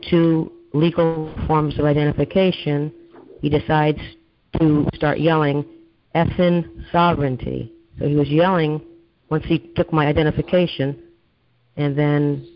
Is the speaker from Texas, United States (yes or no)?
no; Connecticut, United States; I'm from Connecticut.